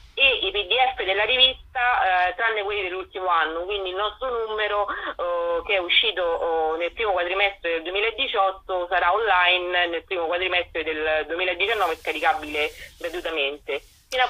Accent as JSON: {"language": "Italian", "town": "Rome", "region": "Lazio", "country": "Italy", "said": "io sono romana"}